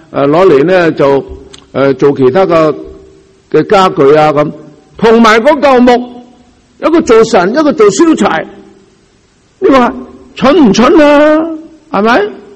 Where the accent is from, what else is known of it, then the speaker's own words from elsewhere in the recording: China; 所以我哋中国有个天坛㗎嘛，我哋中国人天有眼㗎嘛